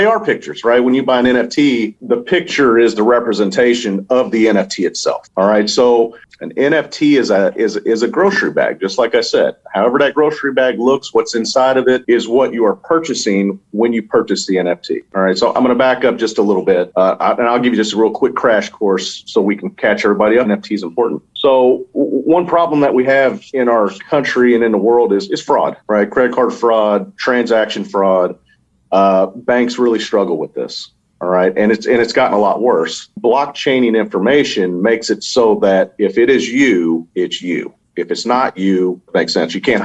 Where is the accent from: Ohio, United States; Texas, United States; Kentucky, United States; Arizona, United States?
Kentucky, United States; Louisville; I'm from Louisville, Kentucky. We're just country boys here.